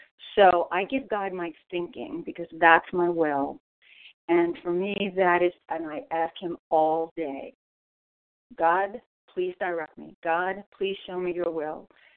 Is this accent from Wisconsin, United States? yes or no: no; St. Augustine, Florida, United States; I come from St. Augustine, Florida